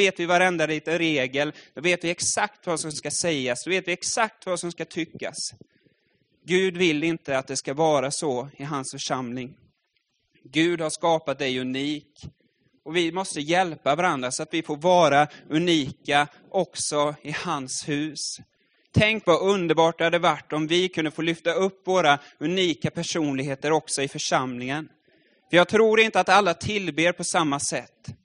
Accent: Furusjö, Jönköping County, Sweden; Första gången jag skulle predika hemma i Furusjö

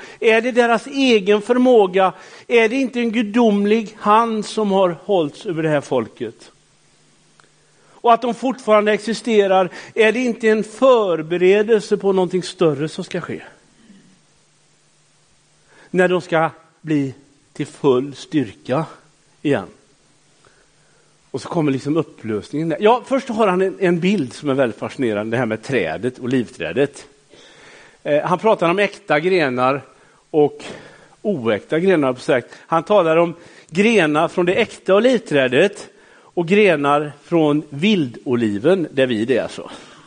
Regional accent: Västra Götaland County, Sweden; Alltså jag är från Göteborgs norra skärgård, alltså det växer inga träd överhuvudtaget

